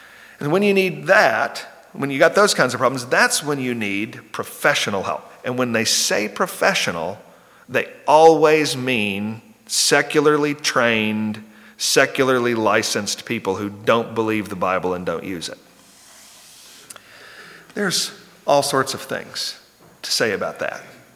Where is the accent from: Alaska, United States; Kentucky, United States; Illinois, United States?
Kentucky, United States; in an area where I grew up in Kentucky